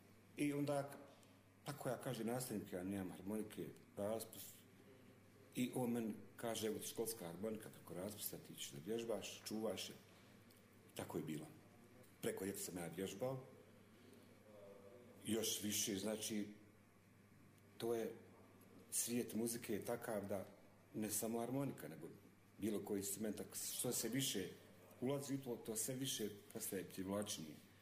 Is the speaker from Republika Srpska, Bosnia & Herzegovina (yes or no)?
yes; Čajniče, Republika Srpska, Bosnia & Herzegovina; born there; Jesam, ja sam rođen u Čajniću.